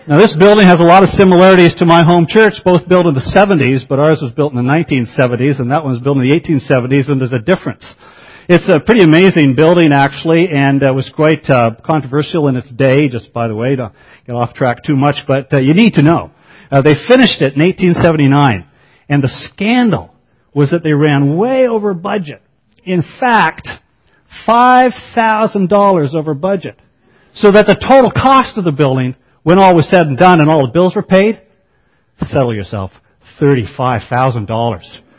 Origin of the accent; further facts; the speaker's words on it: Brockville, Ontario, Canada; I grew up in Brockville, Ontario, attending First Presbyterian Church, an old, old church.